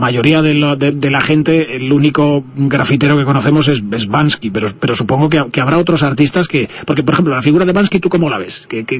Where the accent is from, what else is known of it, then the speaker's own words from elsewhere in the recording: Castile, Spain; yo, hablando como persona que viene de pueblo y como castellano además también